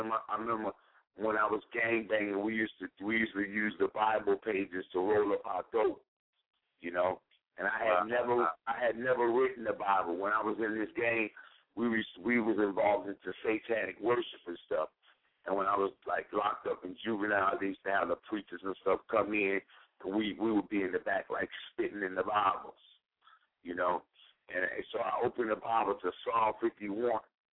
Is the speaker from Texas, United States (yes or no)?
no; Mobile, Alabama, United States; also born or lived in New York; I'm from New York originally, but I was raised in Mobile, Alabama.